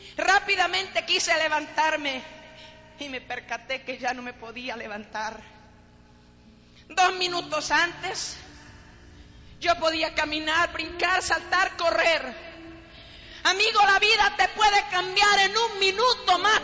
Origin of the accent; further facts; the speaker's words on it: Colombia; Colombia a lo mejor se saben cosas como las cosas feas, pero Dios ha traído un mover muy especial en mi país.